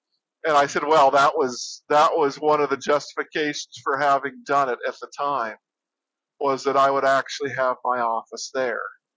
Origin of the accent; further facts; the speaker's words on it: Florida, United States; So we're from Florida.